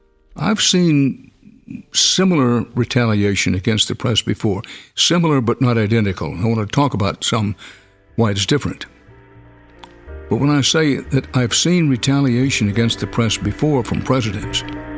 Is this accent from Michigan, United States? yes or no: no; Houston, Texas, United States; By this time, in Houston, it was my hometown